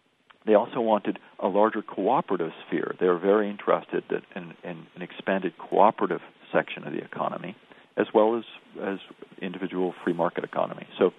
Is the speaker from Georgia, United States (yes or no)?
no; California, United States; They pushed, I'm from California, they were the ones who brought into people's consciousness the referendum and the initiative